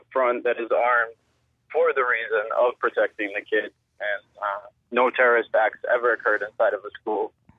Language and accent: English; Israel; now in Providence, United States; I grew up in Israel, actually